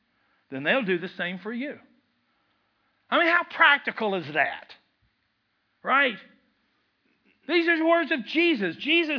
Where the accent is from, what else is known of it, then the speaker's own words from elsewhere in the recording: Kentucky, United States; I'm from Kentucky. Forgive me.